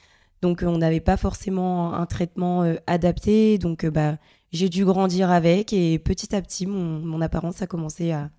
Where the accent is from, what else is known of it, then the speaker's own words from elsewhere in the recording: Le Havre, Normandy, France; Non, je viens de la Normandie, plus précisément de la ville du Havre.